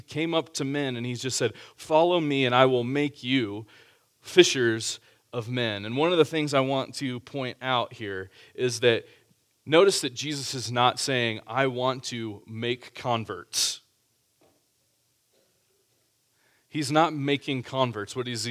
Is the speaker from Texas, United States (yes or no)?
yes; Austin, Texas, United States; So I grew up in Austin, Texas, as most of you know